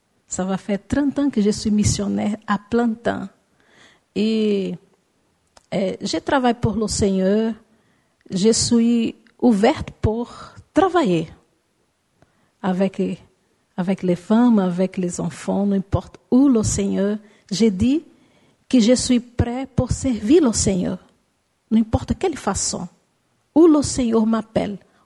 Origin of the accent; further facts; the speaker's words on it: Brazil; French is a second language; nous, c'est comme si on laisse le Brésil là-bas, notre culture là-bas.